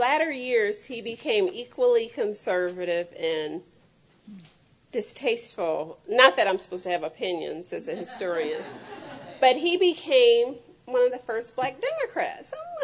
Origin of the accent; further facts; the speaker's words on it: Toledo, Ohio, United States; And I'm from Toledo. They didn't teach us German. And I learned French